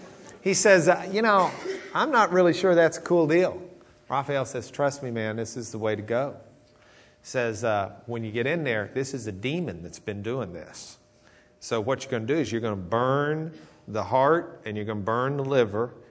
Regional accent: Lubbock, Texas, United States; It's probably a little bit nicer, but that's where I grew up in Lubbock. That's what we'd have said.

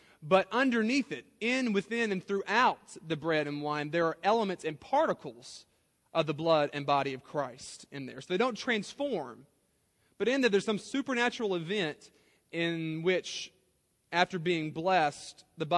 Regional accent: Louisiana, United States; I grew up in South Louisiana

